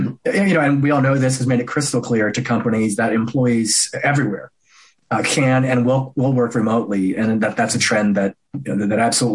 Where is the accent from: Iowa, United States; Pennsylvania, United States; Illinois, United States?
Pennsylvania, United States; Philadelphia; dissecting the Ben Simmons situation here with the Sixers in my hometown of Philadelphia.